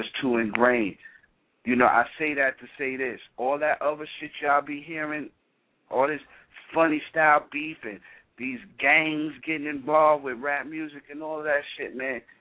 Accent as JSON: {"language": "English", "region": "New York", "country": "United States", "said": "Y'all starting to do a New York. I'm from New York."}